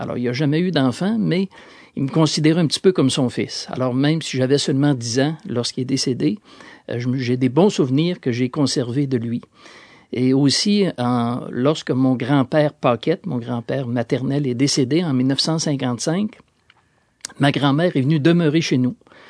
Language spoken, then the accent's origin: French; Saint-Romuald, Quebec, Canada; born there; Mon père est natif de Saint-David. Moi, je suis né à Saint-Romuald.